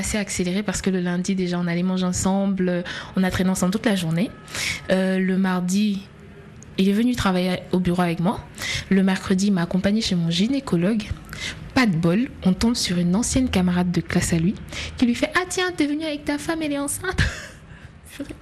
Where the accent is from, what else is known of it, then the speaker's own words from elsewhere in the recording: Yamoussoukro, Côte d’Ivoire; now in Dakar, Senegal; Je viens de la Côte d'Ivoire.